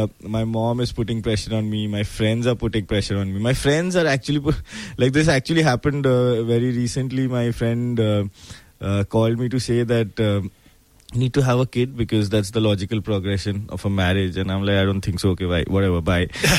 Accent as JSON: {"language": "English", "town": "Kolkata", "region": "West Bengal", "country": "India", "tie": "born or raised there", "lives_now": "Mumbai, India", "said": "Yeah, I grew up in Kolkata. I was born and brought up in Kolkata."}